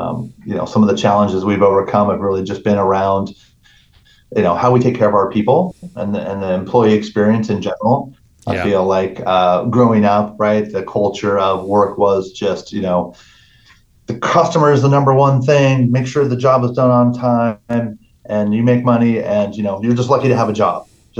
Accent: San Diego, California, United States; as somebody growing up in San Diego and not knowing the value

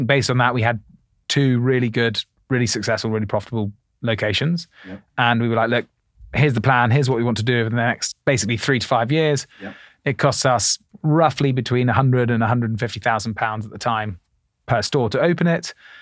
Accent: Oxford, South East England, United Kingdom; I grew up in Oxford, so I didn't grow up in London

